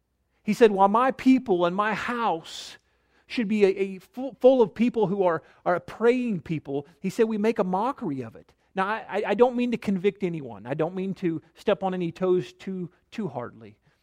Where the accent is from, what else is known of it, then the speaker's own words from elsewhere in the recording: Kansas, United States; But I'm a Kansas boy. I was born in Kansas. I've been a Jayhawks fan my whole life